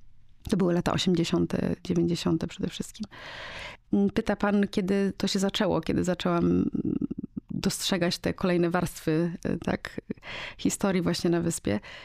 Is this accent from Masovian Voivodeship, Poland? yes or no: no; Gdańsk, Pomeranian Voivodeship, Poland; Mieszkałam na wyspie pierwsze 20 lat życia i w dużej mierze mnie ona ukształtowała. Jak przyjechałam do Krakowa, zyskałam taki przydomek